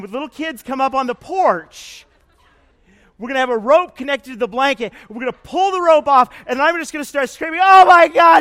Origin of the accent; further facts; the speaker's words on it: Springfield, Oregon, United States; So I grew up in Springfield, Oregon, which is actually the actual town that Springfield, that the Simpsons lived in, was named after.